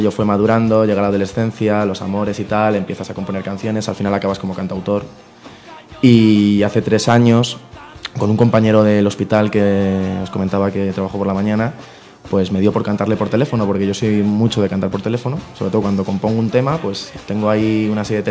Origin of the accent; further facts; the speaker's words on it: Rivas-Vaciamadrid, Community of Madrid, Spain; yo soy de Rivas, nací en Madrid, vivo allí.